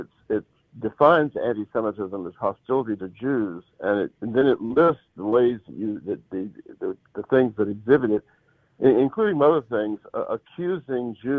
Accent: Georgia, United States; I feel like I'm a South Carolinian, even though I was born and lived in Georgia.

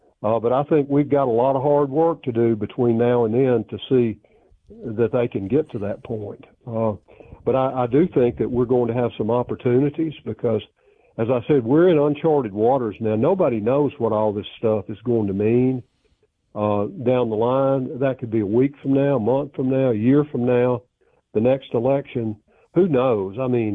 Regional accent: the South, United States; as a Southerner

